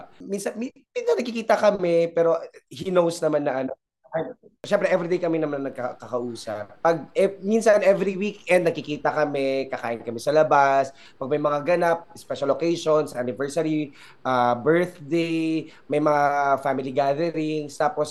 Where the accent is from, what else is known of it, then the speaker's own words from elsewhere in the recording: Central Luzon, Philippines; Tapos nagpatayo ng bahay para kanila mama, papa, dito sa probinsya namin, sa Zambales.